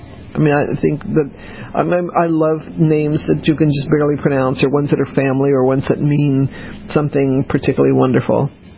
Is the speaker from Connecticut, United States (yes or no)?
no; New Orleans, Louisiana, United States; born there; because I was born in New Orleans.